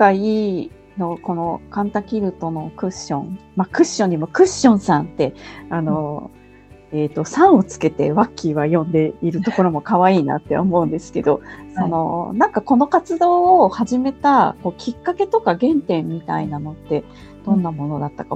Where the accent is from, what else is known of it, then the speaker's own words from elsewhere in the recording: Aomori, Japan; 私の地元青森にもその小銀刺しっていう刺繍があるんですけれども